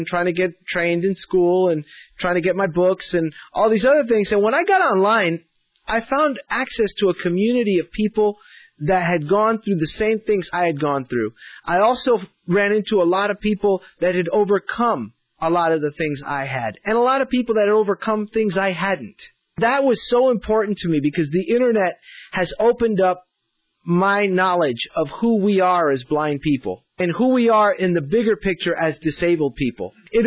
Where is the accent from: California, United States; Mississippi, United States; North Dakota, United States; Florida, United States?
Florida, United States; Miami; I grew up in Miami. Miami has a population of blind people of about 20,000.